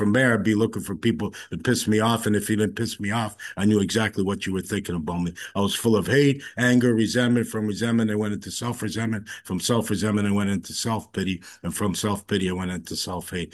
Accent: Toronto, Ontario, Canada; I grew up in the East End of Toronto. I'm the oldest of four kids. I grew up in an Italian family

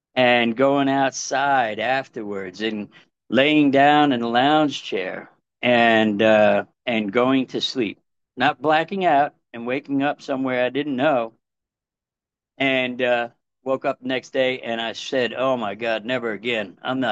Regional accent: New York, United States; I'm from New York originally.

